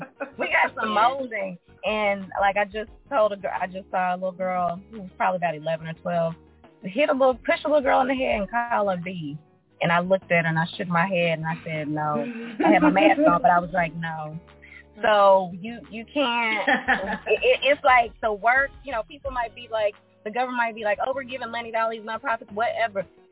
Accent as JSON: {"language": "English", "town": "Dallas", "region": "Texas", "country": "United States", "said": "we're originally from Dallas, Texas"}